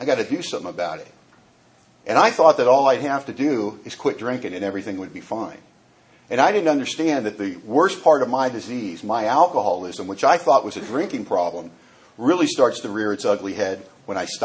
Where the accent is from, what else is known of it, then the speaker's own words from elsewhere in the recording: Bellingham, Washington, United States; I'm not from Seattle. I'm from Bellingham, Washington. We are closer to Vancouver, Canada, than we are to Seattle. We're about 20 minutes from the Canadian border.